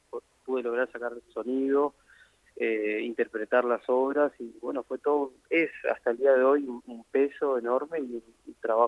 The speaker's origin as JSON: {"language": "Spanish", "region": "Buenos Aires", "country": "Argentina", "tie": "born there", "said": "soy nacido en Buenos Aires. Uh-huh. Amo, obviamente, la música del litoral porque la llevo en la sangre, pero también me atrae mucho tocar la música acá de mi ciudad"}